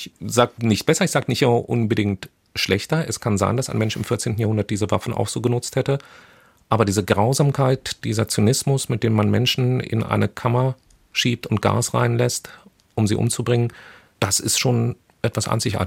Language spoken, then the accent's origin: German; Marburg, Hesse, Germany; now in United States; Ich feiere in Deutschland, in meiner Heimatstadt Marburg.